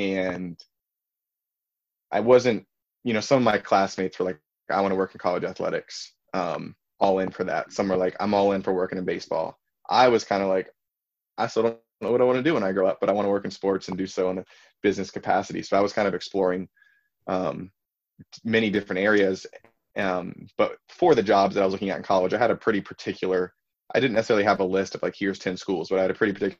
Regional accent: Massachusetts, United States; also born or lived in Virginia; And also, I'm originally from Virginia. I grew up in Massachusetts, but I was born about 35 minutes away from Charlottesville

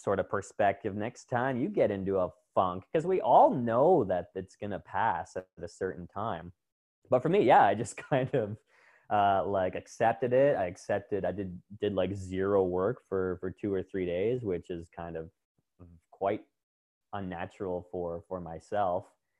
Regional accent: Kingston, Ontario, Canada; I went a little bit north and east to my hometown, Kingston, Ontario, and was super fortunate to spend a month there.

